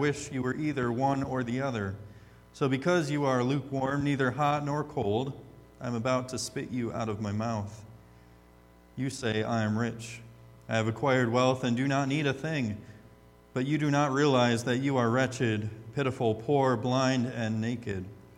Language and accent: English; Michigan, United States; because I'm from Michigan, was in Michigan when this happened